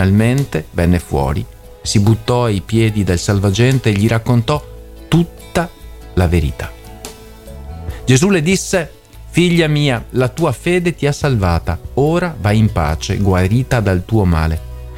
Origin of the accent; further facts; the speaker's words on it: Veneto, Italy; io da buon veneto lo faccio